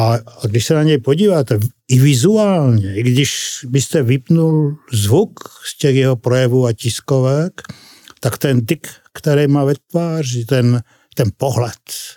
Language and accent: Czech; Slovakia; A říkám to nerád, protože já jsem Slovák, já se ráno zbudím a podívám se, co je na Slovensku novýho.